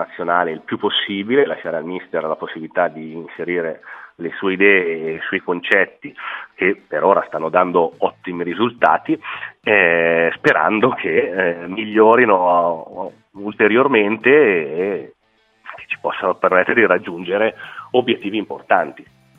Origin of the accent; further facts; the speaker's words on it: Crema, Lombardy, Italy; io sono di Crema nella zona